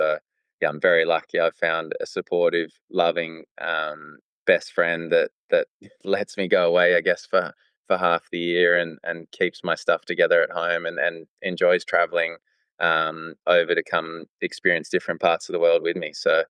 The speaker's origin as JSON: {"language": "English", "country": "South Africa", "tie": "born or raised there", "said": "Yeah, look, I'm born and raised in South Africa."}